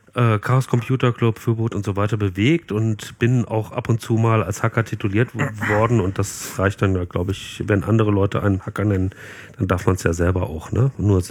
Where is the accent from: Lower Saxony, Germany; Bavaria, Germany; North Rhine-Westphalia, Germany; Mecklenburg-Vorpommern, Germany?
North Rhine-Westphalia, Germany; Bielefeld; Wir sind irgendwie in Westdeutschland einigermaßen rumgereist, aber so den größten Teil meiner Jugend habe ich in Bielefeld verbracht